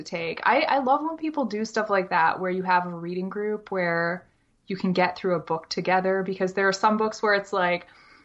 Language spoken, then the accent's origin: English; Camillus, New York, United States; also born or lived in Maryland; I'm from Syracuse, New York, specifically Camillus. So I was born and raised in Syracuse.